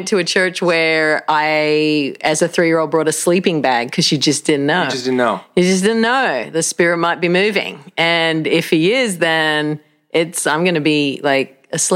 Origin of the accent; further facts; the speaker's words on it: Australia; I grew up in Australia. I was born in Australia and a pretty great part of the world. It was lovely.